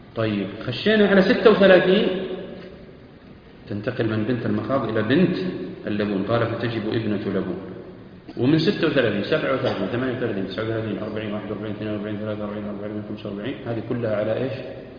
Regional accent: Saudi Arabia; لا تكاد تجب عندنا في المملكة العربية السعودية كلها

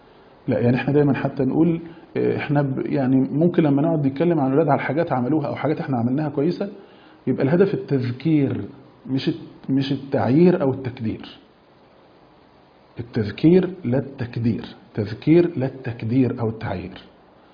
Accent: Egypt; وهم بيقولوا عندنا في مصر كده بيرموا على بعض

